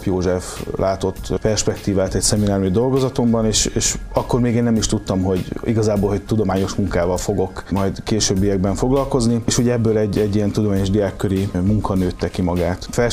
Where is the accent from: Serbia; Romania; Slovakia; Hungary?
Hungary; Kompolt, Heves; Én egy heves-megyei településen, Kompolton nőttem föl, és a mindennapok része volt az, hogy a faluban van egy sváb-magyar együttélés.